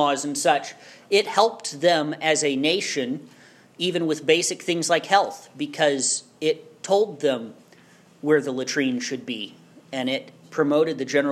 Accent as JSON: {"language": "English", "region": "Iowa", "country": "United States", "tie": "born or raised there", "said": "I don't know if you ever heard this growing up in Iowa."}